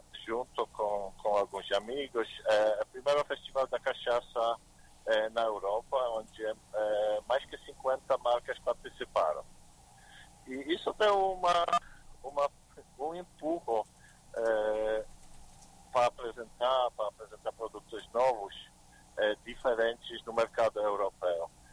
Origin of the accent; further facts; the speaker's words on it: Poland; Portuguese is a second language; now in United Kingdom; Olha, na verdade eu sou polonês, de hoje, moro na Inglaterra